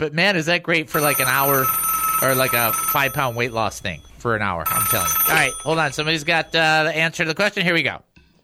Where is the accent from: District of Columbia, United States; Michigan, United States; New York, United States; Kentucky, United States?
Michigan, United States; You know, I'm from Michigan. I should be able to say this stuff.